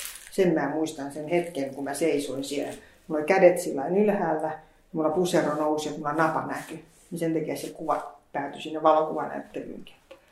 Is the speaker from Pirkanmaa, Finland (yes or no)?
yes; Tampere, Pirkanmaa, Finland; Mä oon ihan tamperelainen ja syntynyt tuonne Tahmelasta asunut ja syntynyt.